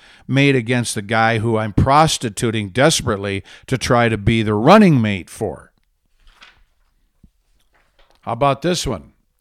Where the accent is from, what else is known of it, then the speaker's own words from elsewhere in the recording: Michigan, United States; The great music that came out of my home state of Michigan.